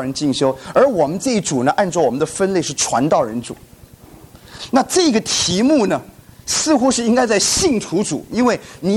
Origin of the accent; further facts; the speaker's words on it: Taiwan; 我是从台湾来